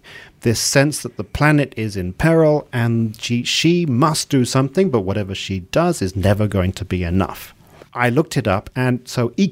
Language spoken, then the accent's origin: English; Malaysia; also born or lived in England; I felt it was my patriotic duty as a Malaysian in England to play hockey.